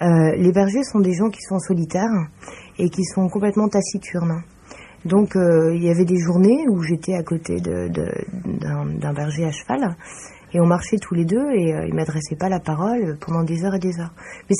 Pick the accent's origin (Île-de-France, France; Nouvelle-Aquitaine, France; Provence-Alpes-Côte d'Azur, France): Provence-Alpes-Côte d'Azur, France; Marseille; je suis de Marseille pour ça